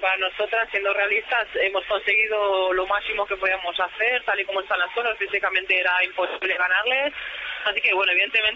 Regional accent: Spain; Ya sabes cómo somos los españoles.

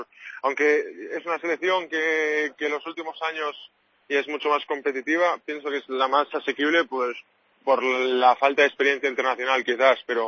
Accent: Cangas, Galicia, Spain; poder representar a Galicia como un deportista olímpico, a mi pueblo también, a Cangas

